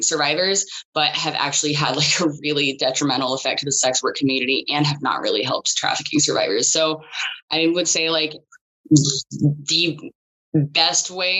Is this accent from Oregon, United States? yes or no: yes; Portland, Oregon, United States; also born or lived in Palo Alto; I was born in Palo Alto, but I've lived here since I was a kid. So I lived in some housing projects in Southwest Portland.